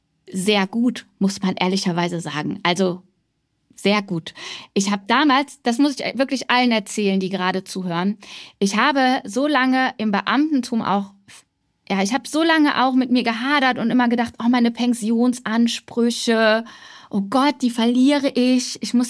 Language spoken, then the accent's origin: German; North Rhine-Westphalia, Germany; ich komme ja aus NRW